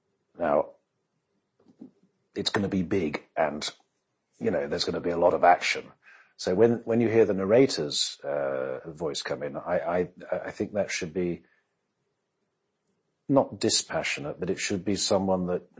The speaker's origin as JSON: {"language": "English", "region": "South West England", "country": "United Kingdom", "tie": "born or raised there", "accent": "Devonian", "said": "I was brought up in Devon, and I had a very strong Devonian accent."}